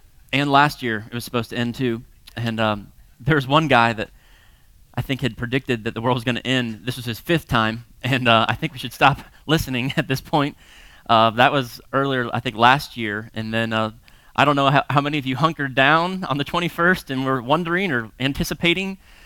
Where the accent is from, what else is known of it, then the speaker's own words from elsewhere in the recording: Florida, United States; I grew up surfing in Florida, but stopped surfing because of Jaws movies